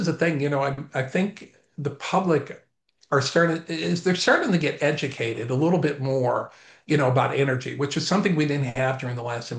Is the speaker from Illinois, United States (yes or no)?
yes; Chicago, Illinois, United States; God rest his soul, John Coleman. I'm from Chicago.